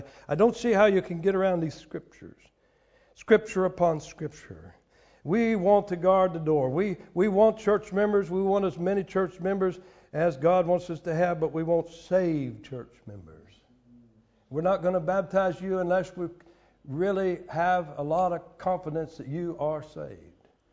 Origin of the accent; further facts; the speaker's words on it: Lakeland, Florida, United States; But then she went to the best church in my hometown, Lakeland, Florida.